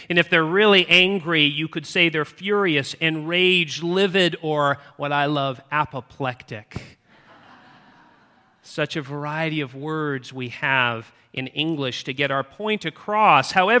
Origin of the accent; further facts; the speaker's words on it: California, United States; As a Californian, I didn't think I could get away with using